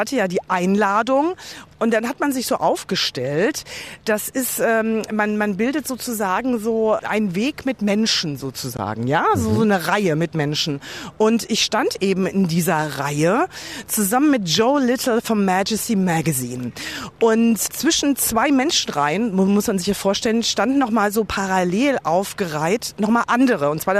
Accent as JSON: {"language": "German", "country": "Germany", "said": "habe ich gesagt, ich bin aus Deutschland, aus Germany"}